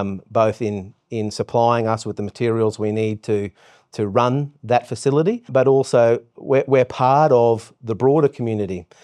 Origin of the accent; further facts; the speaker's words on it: Innisfail, Queensland, Australia; born and bred in Innisfail. So visited the reefs outside of Innisfail many, many times as a young person growing up